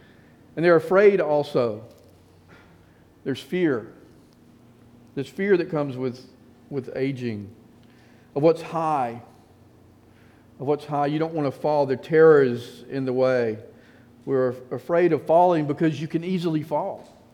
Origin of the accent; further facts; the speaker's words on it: Zachary, Louisiana, United States; my hometown of Zachary